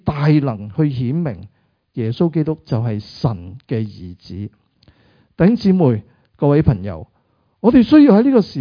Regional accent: Guangdong, China; 我们广东人

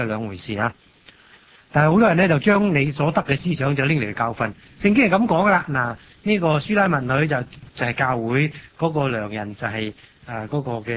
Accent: Guangdong, China; 我哋廣東人

